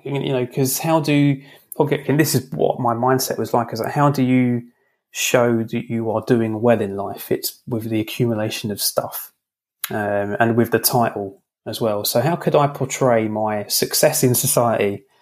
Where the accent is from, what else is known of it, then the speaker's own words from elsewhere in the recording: London, United Kingdom; So yeah, so … I'm from London